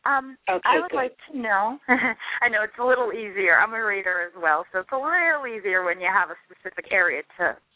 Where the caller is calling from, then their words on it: New Hampshire, United States; I'm calling from the New Hampshire area.